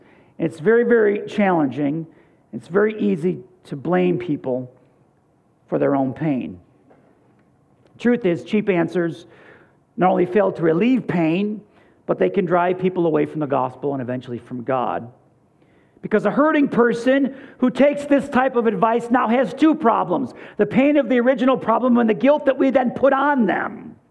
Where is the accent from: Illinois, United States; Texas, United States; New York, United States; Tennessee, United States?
New York, United States; Buffalo; I grew up in Buffalo.